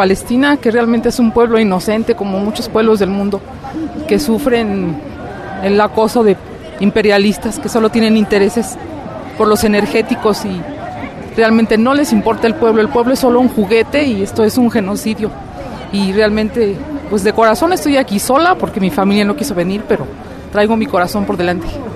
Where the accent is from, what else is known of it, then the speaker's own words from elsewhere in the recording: Mexico; como pueblo mexicano estamos recibiendo